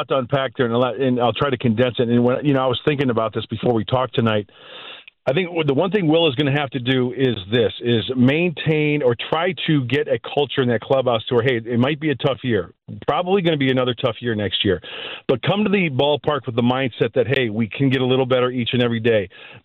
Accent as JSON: {"language": "English", "town": "Joliet", "region": "Illinois", "country": "United States", "tie": "born or raised there", "also_born_or_lived": "Aurora", "said": "Joliet's great. Very proud to be from there. I was born in Aurora. Lived there a year. Then my parents moved to Joliet. And I tell you what, great childhood."}